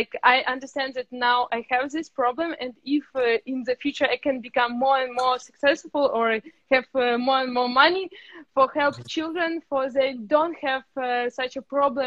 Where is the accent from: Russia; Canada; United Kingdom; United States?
Russia; English is a second language; also born or lived in Prague; now in Paris, France; I'm from Russia, but I was studying in Prague in college for a musician. And now in Paris, I become study in Belgium Royal Conservatory.